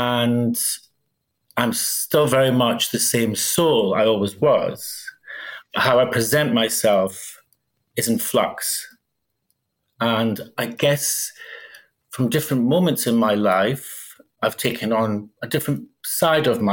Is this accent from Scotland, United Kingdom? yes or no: yes; Aberdeen, Scotland, United Kingdom; I grew up in Aberdeen. Well, actually, it was a small village outside Aberdeen.